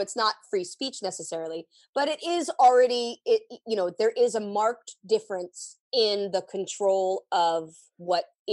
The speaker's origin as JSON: {"language": "English", "country": "United States", "said": "I wouldn't feel as an American okay in allowing this to continue on without stating my vehement disapproval of what is going on. And thank God that this is the country where we get to do that."}